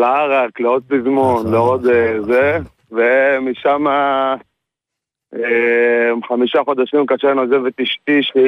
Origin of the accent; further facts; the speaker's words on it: Hadid, Central District, Israel; אני ממושב חדיד, ליד שוהם.